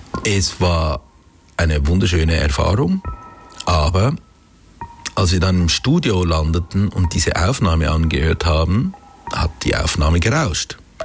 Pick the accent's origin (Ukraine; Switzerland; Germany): Switzerland; Wettingen, Aargau; in meinem Heimatdorf, in Wettingen bei Baden